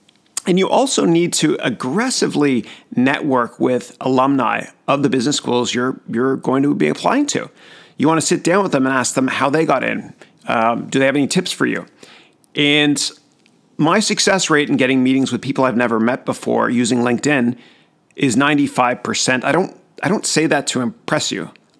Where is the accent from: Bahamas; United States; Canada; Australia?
Canada; Toronto, Ontario; And so what I did was, I'm originally from Toronto